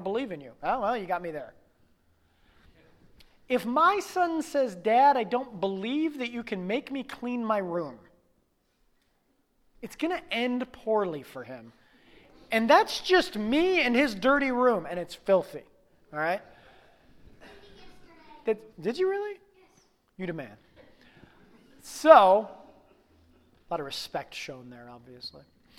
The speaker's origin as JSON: {"language": "English", "country": "United States", "said": "Because I'm an American, I want to say it's a sin of America."}